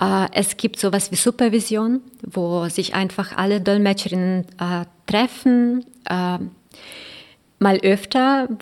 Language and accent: German; Ukraine; weil ich bin selber Ukrainerin